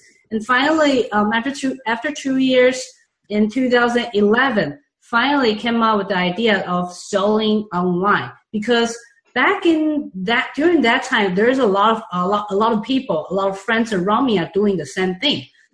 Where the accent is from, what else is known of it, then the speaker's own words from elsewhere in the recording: Taiwan; English is a second language; now in Los Angeles, United States; I'm originally from Taiwan, by the way.